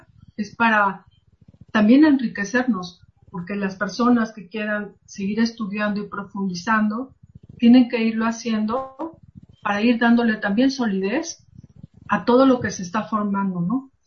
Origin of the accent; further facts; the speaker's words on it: Mexico; moved away; la mexicana, ¿no? Y entonces yo me sentía fuera de mi casa, fuera de mi familia